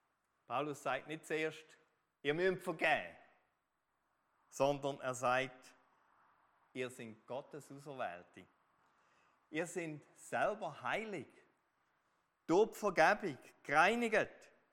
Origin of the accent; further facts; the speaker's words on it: Switzerland; für uns als Schweizer oder was immer unser ethnischer Hintergrund ist.